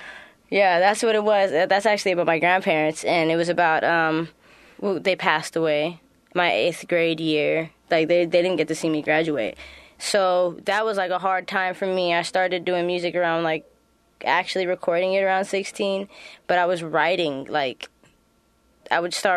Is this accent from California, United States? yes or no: yes; San Francisco, California, United States; I grew up actually in the Castro District with my two grandparents, so my grandma, my grandpa, my mom.